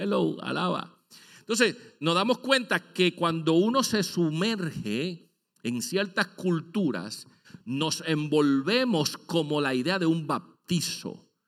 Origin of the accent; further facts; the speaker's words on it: Puerto Rico; cuando yo estaba en Puerto Rico, yo vengo de Puerto Rico